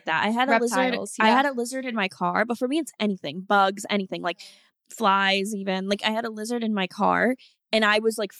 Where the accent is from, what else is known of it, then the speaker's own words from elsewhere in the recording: Florida, United States; Because we grew up in Florida.